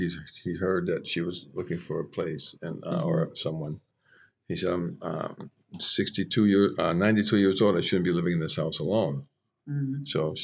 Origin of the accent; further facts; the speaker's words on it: Hartford, Connecticut, United States; Connecticut. I was born in Hartford.